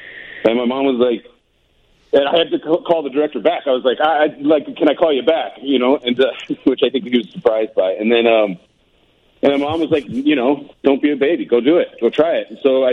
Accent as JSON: {"language": "English", "region": "Iowa", "country": "United States", "tie": "born there", "said": "I was born in Iowa, so my dad put a White Sox hat on my head when I was born."}